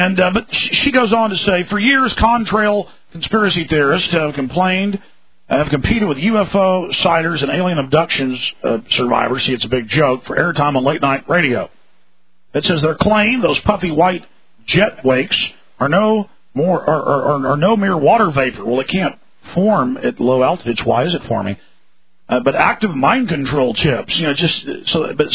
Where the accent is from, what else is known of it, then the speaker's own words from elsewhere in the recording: Dallas, Texas, United States; Look, my whole life growing up in Dallas, Texas, Paul, I would sit there on my dad's lap